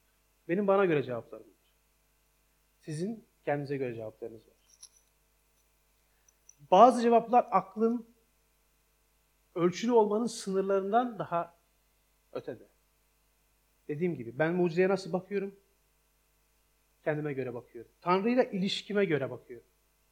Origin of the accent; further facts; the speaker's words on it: Ankara, Turkey; Ben Ankara'da büyüdüm. Bir dağın kenarındaki bir mahallede Hüseyin Gazi Dağı vardı. Onun dibinde büyüdüm hemen.